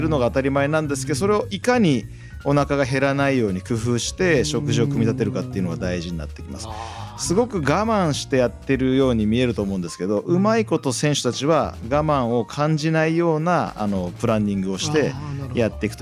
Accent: Tokyo, Japan; also born or lived in Aichi; 1980年生まれで愛知県で生まれて、まあ、育ちはずっと東京で、今は日本体育大学で教鞭を取らせていただいてます。

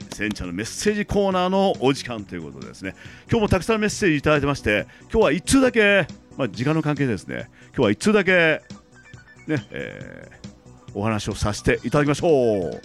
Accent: Kochi, Japan; 僕は高知県出身なんで

